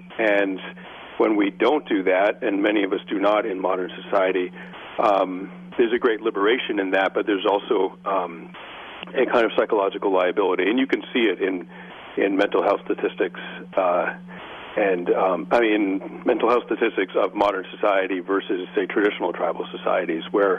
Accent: East Coast, United States; And I wound up, I grew up on the East Coast, and I wound up in Gillette, Wyoming, one very, very cold fall morning.

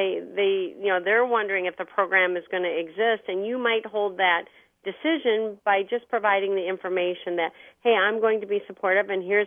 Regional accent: Alpena, Michigan, United States; born or raised there

